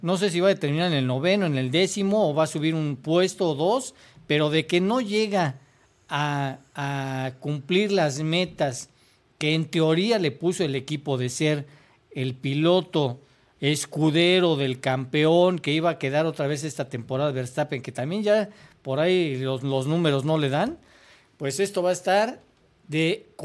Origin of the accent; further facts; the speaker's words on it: Mexico; Soy mexicano también.